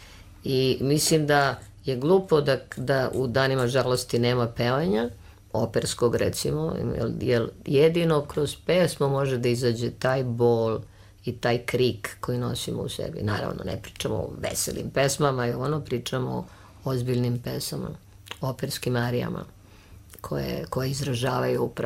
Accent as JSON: {"language": "Serbian", "region": "Belgrade", "country": "Serbia", "said": "ja se najviše osjećam ne kao Srpkinja ili Beograđanka, ja se osjećam kao zemljanin, kao stanovnik planete Zemlje."}